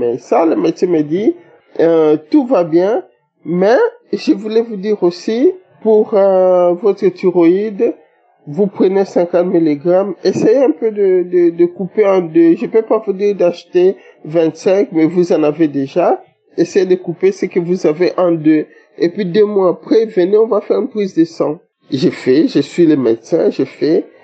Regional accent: DR Congo; now in Belgium; Je suis une Congolaise vivant en Belgique.

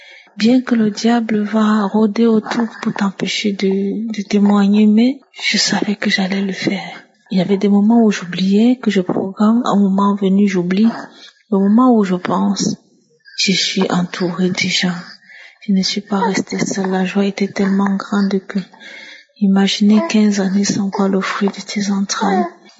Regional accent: Cameroon; Je suis camerounaise

